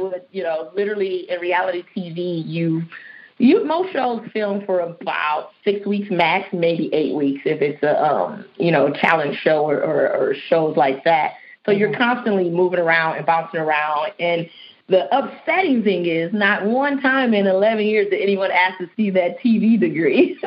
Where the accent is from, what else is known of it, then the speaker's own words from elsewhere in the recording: Detroit, Michigan, United States; So I'm from Detroit. I went to college for television and digital media.